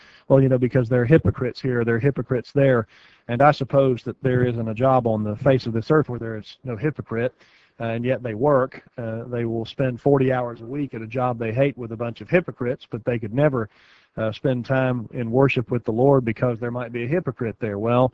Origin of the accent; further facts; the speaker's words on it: United States; believe me, I'm an American through and through, and proud